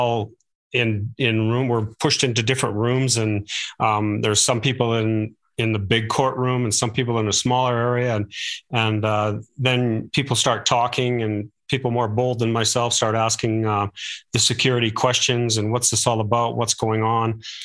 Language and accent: English; Calgary, Alberta, Canada; born there; I was born here in Calgary, and so true Calgarian